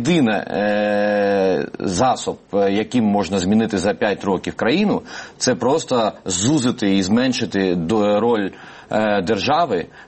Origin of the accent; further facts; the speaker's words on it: Gagra, Abkhazia, Georgia; also born or lived in Sochi; я з Гагри, і від Сочі це скільки там, 50 кілометрів. І моя мама, вона була десь між цими двома містами, коли в неї почались пологи. І швидка просто забрала в сочинський роддом.